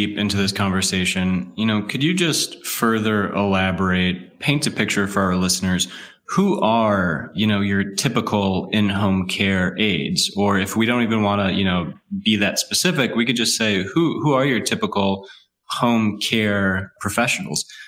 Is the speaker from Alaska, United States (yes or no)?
no; Hinsdale, Illinois, United States; born there; I was born in Hinsdale, Illinois, so it's, you know, not easy for me